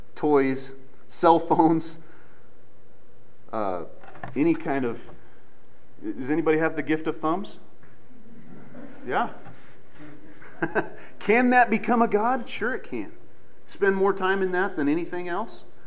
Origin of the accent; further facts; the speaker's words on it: Colorado, United States; I'm from Boulder County. Mother Earth is worshipped a lot in Boulder County.